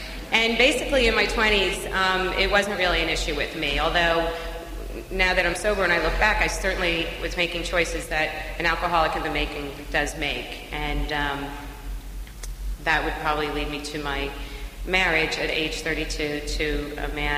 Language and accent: English; Cranford, New Jersey, United States; I grew up in Cranford, New Jersey.